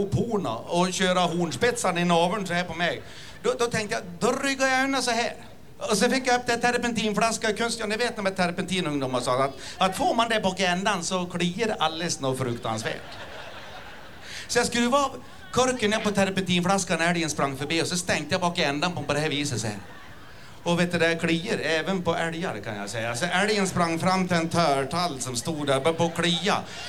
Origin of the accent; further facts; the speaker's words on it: Enånger, Gävleborg County, Sweden; jag kommer faktiskt från Enånger, ligger i Hälsingland, ligger alldeles vid kusten.